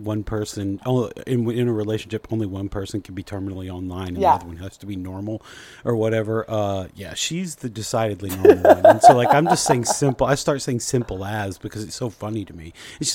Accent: United States; I don't know. I'm American. I can't, you know.

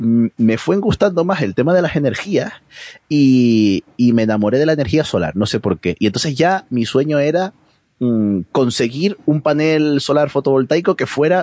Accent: Canary Islands, Spain; yo empecé a estudiar ingeniería electrónica en mi tierra, en Tenerife

